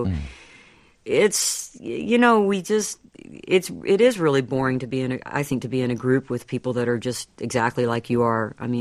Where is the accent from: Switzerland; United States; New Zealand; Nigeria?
United States; the South; But I'm a Southerner, so, you know, that's part of my activism is my spirituality.